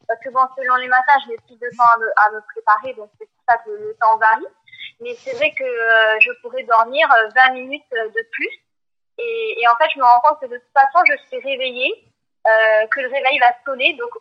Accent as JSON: {"language": "French", "town": "Colomiers", "region": "Occitanie", "country": "France", "tie": "born or raised there", "also_born_or_lived": "Toulouse", "said": "Depuis toute petite, en fait, je suis née sur Toulouse et j'ai toujours habité à Colomiers."}